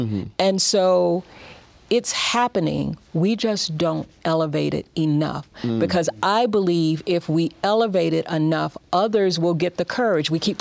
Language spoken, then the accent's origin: English; the South, United States; now in Utah, United States; I am from the South